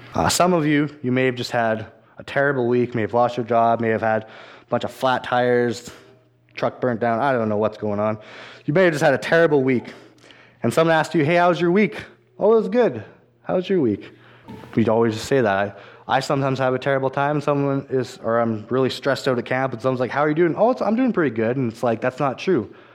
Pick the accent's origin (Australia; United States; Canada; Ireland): Canada; Swift Current, Saskatchewan; I'm not sure what the teenagers are like in this town, but I come from Swift Current